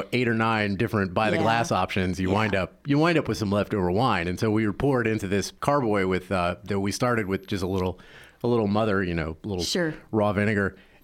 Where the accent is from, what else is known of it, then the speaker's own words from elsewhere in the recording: the South, United States; You know, I grew up in the South and it wasn't a common thing.